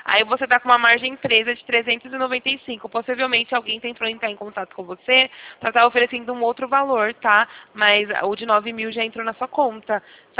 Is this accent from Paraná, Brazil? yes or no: no; Sumaré, São Paulo, Brazil; Eu sou aqui do Santander, da Central, do interior de São Paulo, Sumaré. Já ouviu falar? Próximo a Campinas?